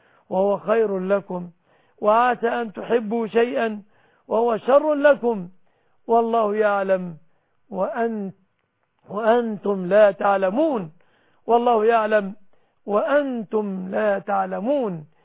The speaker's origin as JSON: {"language": "Arabic", "country": "Egypt", "said": "بلادنا مصر"}